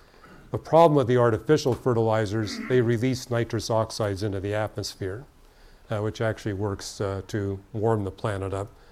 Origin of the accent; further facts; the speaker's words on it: Canada; And as a Canadian, I would really be grieved that that would happen